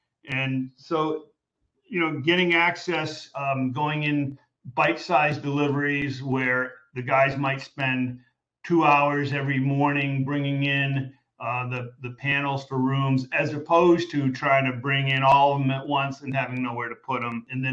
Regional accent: Boston, Massachusetts, United States; Berklee College of Music is in it's in really downtown Boston, which as an aside is where I grew up, my hometown.

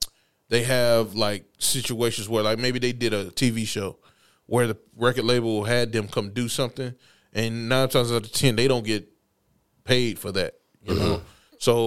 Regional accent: Greensboro, North Carolina, United States; also born or lived in Detroit; Well, I was born in Detroit, okay. But I was raised in Greensboro. I spent kindergarten. I went to Bessemer.

